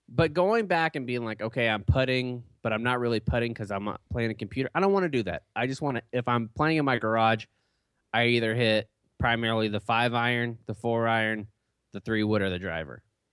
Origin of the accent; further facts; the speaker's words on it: Jacksonville, Florida, United States; in Jacksonville, so we went. I think I was probably 13 or 14